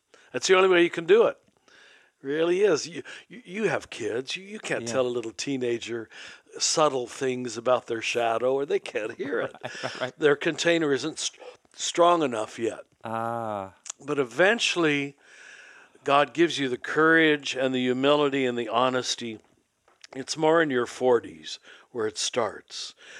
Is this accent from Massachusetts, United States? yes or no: no; Kansas, United States; I wasn't. I was raised in Kansas.